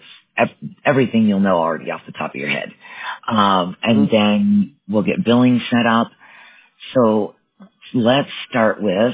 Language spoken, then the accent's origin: English; Wisconsin, United States; I know the name, but I'm from Wisconsin originally.